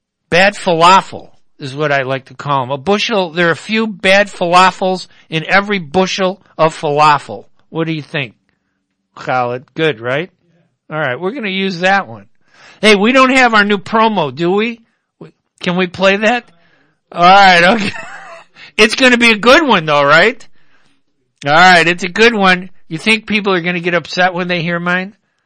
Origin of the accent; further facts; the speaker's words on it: United States; And we, as American Arabs, we need to learn how to do that and come together and make a difference.